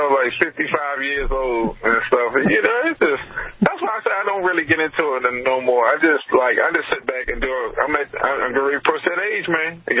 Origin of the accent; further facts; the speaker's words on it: United States; You know, I'm an American.